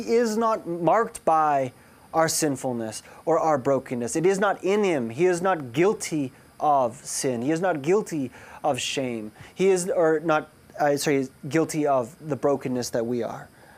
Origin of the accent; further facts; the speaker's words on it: South Africa; my background growing up in South Africa